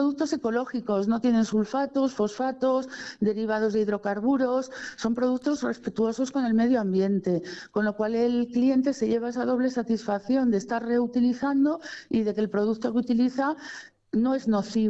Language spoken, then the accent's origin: Spanish; Madrid, Community of Madrid, Spain; moved away as an adult; Yo soy de Madrid, pero llevo viviendo aquí desde el 2004, siempre en el antiguo